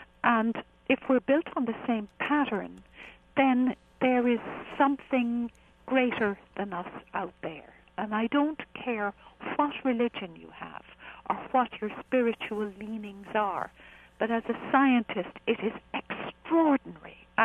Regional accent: Ireland; I'm Irish, of course, you can figure that out, and I'm an Irish speaker as well.

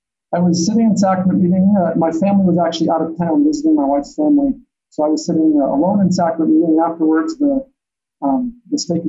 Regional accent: Denver, Colorado, United States; also born or lived in Blackfoot, Idaho / Michigan; We moved to Michigan for a few years when I was really young, but the majority of my youth was spent in Colorado, in the Denver area.

